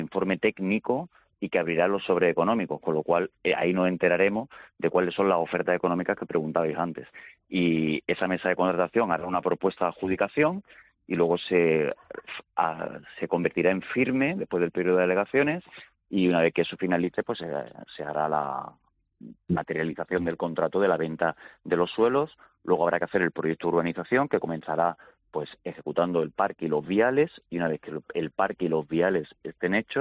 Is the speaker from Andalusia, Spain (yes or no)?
yes; Málaga, Andalusia, Spain; somos todos los malagueños